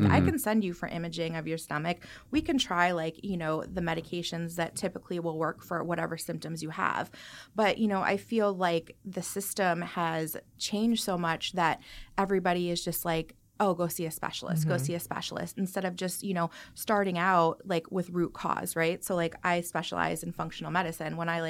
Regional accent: Hopewell Junction, New York, United States; So I'm from Hopewell Junction, so, like, right in the heart of town.

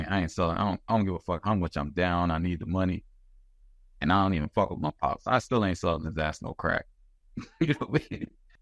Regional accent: Philadelphia, Pennsylvania, United States; So again, I'm from Philly, man.

